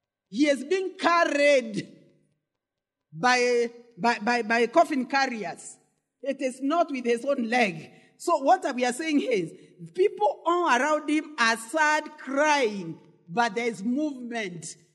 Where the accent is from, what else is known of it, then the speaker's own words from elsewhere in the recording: Kenya; particularly being a Kenyan